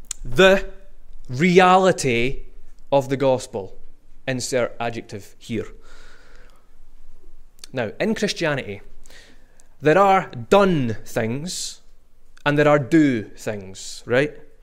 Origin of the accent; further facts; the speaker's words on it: Scotland, United Kingdom; As proud as I might be that I'm from Scotland, my home is not Scotland.